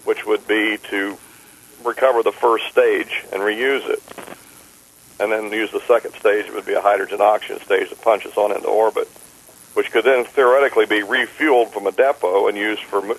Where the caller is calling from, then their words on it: Fort Worth, Texas, United States; in Fort Worth.